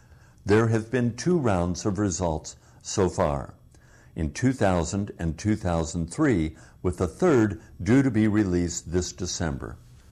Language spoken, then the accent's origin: English; Winnipeg, Manitoba, Canada; A recent study in my hometown of Winnipeg